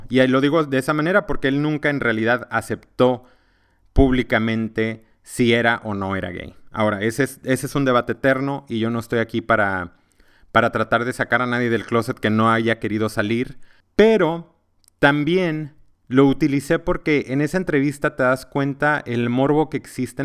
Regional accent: Mexico; una persona como yo, un mexicano que creció en un pueblo, que tiene padres católicos

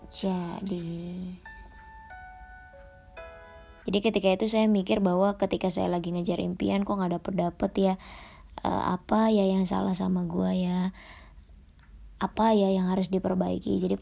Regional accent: Jakarta, Indonesia; Kadang kita tuh sebagai warga Jakarta tuh sebel ya sama macet

